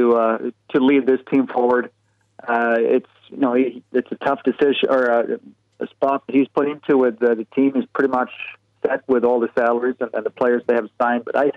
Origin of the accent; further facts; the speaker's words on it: Sweden; also born or lived in Detroit; and growing up in Sweden, and trying to put everything in writing